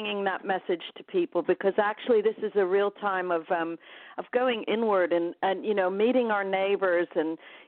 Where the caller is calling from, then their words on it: London, United Kingdom; It's funny, I'm calling from London, but there you go.